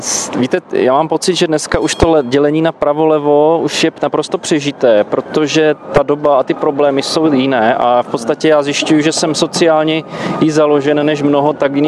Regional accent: Brno, South Moravian Region, Czechia; 42 let, pocházím z Brna.

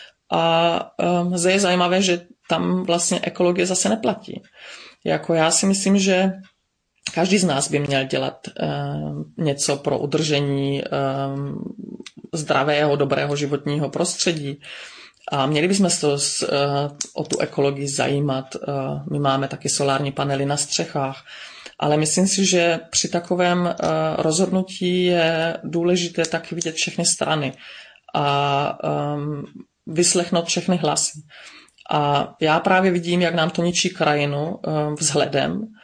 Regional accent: Bystřice pod Hostýnem, Zlín Region, Czechia; now in Dittelsheim-Heßloch, Germany; a pocházím z Bystřice pod Hostýnem. Aktuálně bydlím v Německu v obci Dittelsheim Hesloch.

